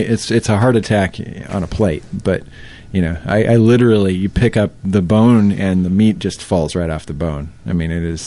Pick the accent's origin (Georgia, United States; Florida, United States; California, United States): California, United States; As a Californian, you know, they have like out there we have a Santa Maria-style barbecue, which is kind of the West Coast thing